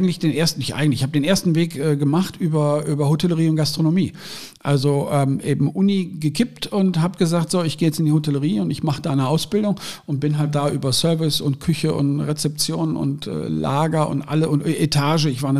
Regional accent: Cologne, North Rhine-Westphalia, Germany; Also ich bin gebürtiger Kölner aus der Südstadt, also hier die Ecke rum.

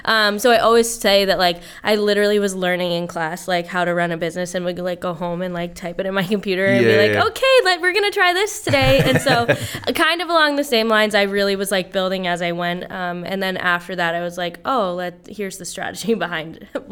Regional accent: Pawtucket, Rhode Island, United States; I'm from Pawtucket. So in Pawtucket, we have the Pawtucket Arts Festival, which every September is really big

